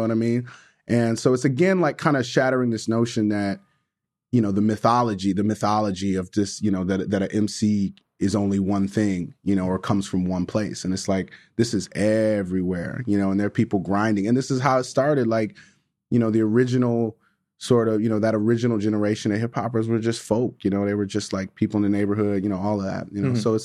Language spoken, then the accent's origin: English; Detroit, Michigan, United States; also born or lived in Chicago, Illinois; I grew up in and outside of Detroit, Michigan, lived in Chicago for a super long time